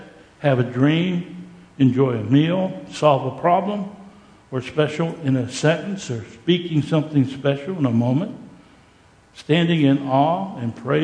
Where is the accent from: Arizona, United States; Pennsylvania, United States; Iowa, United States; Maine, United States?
Pennsylvania, United States; Harrisburg; born there; I was born on October the 28th, 1944, in a place called Harrisburg, Pennsylvania.